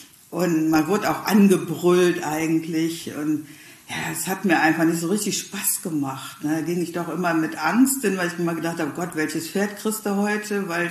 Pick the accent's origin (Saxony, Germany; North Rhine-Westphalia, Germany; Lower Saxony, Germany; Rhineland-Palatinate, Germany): North Rhine-Westphalia, Germany; Remscheid; Also ich komme ja aus Remscheid, ich habe damals in Remscheid gewohnt.